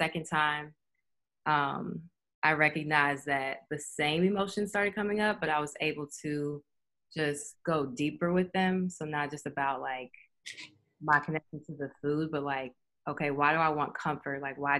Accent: Louisville, Kentucky, United States; because like I'm from Kentucky. I'm from Louisville, Kentucky, and it's, you know, fried chicken everywhere. And like, you grow up and you eat sausage and bacon as for breakfast.

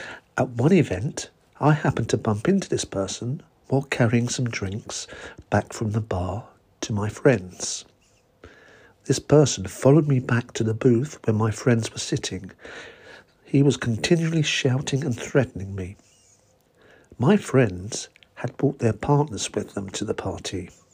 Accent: England, United Kingdom; And I'm English.

